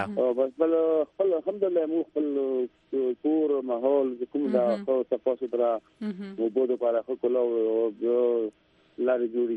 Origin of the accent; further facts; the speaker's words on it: Afghanistan; بالکل زه د افغانستان یم